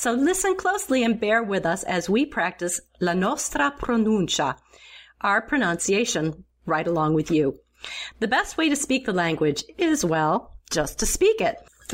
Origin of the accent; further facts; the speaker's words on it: Midwest, United States; I grew up in the Midwest, and I remember well those long, cold winters that never seemed to end.